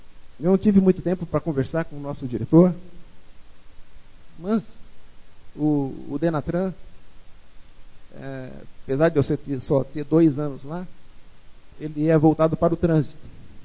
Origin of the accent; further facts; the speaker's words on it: Dourados, Mato Grosso do Sul, Brazil; eu venho lá de Dourados, do interior do Mato Grosso do Sul